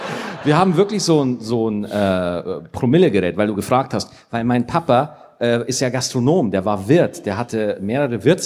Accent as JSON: {"language": "German", "region": "Bavaria", "country": "Germany", "tie": "born or raised there", "said": "ich bin in Niederbayern aufgewachsen."}